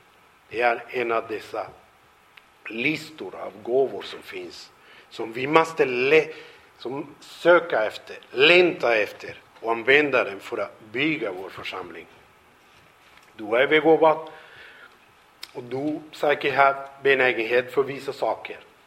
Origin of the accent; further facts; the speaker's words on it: Venezuela; Swedish is a second language; now in Sweden; Hemma i Venezuela, jag bodde här i Sverige, det var 2002.